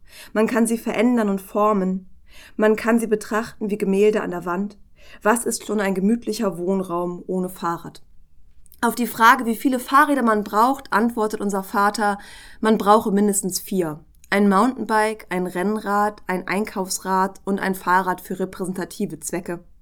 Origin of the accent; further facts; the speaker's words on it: Ahrensburg, Schleswig-Holstein, Germany; also born or lived in Hamburg; now in Kiel, Germany; Ich bin hauptsächlich in Ahrensburg und der Umgebung aufgewachsen, also im Kreis Stormarn, bevor ich dann endlich irgendwann nach Kiel gezogen bin, nach einem kurzen Aufenthalt in Hamburg.